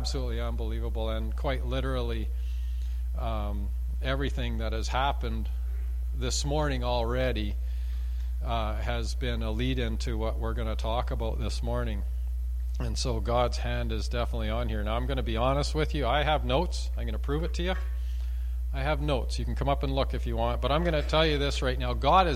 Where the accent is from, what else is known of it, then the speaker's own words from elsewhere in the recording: Fort St. James, British Columbia, Canada; Growing up, when we went to I moved from Fort St. James. My dad was a pastor there.